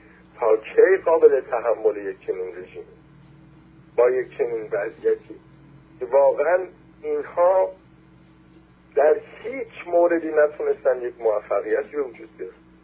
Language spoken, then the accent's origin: Persian; Iran; بتونیم افتخار بکنیم که ما ایرانی هستیم